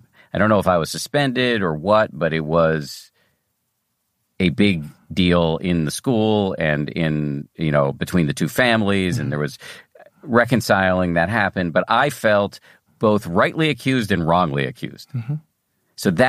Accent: Newton, Massachusetts, United States; I grew up in Newton, Massachusetts, mm-hmm. which is not far from where you are right now

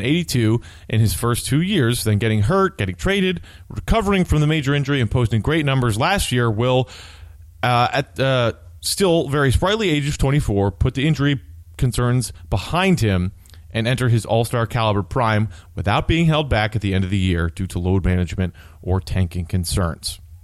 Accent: Glen Ellyn, Illinois, United States; Shout out Wheaton. I grew up in Glen Ellyn, one town over.

